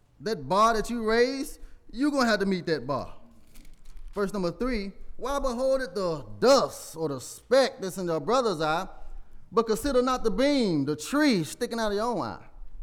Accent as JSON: {"language": "English", "town": "Memphis", "region": "Tennessee", "country": "United States", "said": "If you didn't know, I'm from Memphis, Tennessee, so I'm kind of country."}